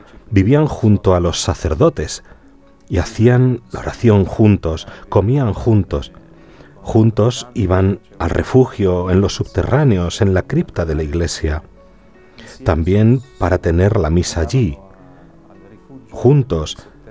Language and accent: Spanish; Kharkiv, Kharkiv Oblast, Ukraine; de mi ciudad natal, Járkov.